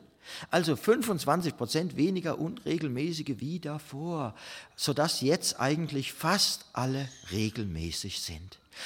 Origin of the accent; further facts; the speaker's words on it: Mannheim, Baden-Württemberg, Germany; Ich bin 45 und Sie ist 44. Aber auf jeden Fall sind wir also in Mannheim geboren, sind dort auch aufgewachsen, haben etwa die ersten 25 Jahre unseres Lebens dort verbracht.